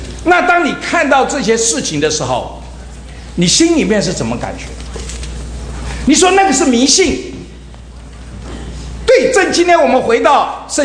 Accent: China; 有点像我们中国人的那个古书里面讲的

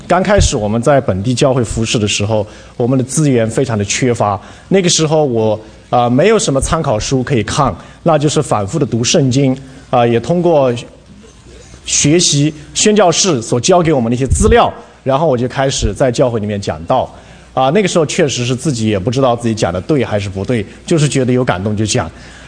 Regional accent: China; moved away as an adult; 那么在2010年的时候，我又回到中国大陆，回到我的家乡

